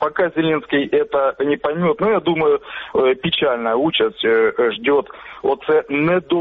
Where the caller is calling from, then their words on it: Kramatorsk, Donetsk Oblast, Ukraine; Краматорск.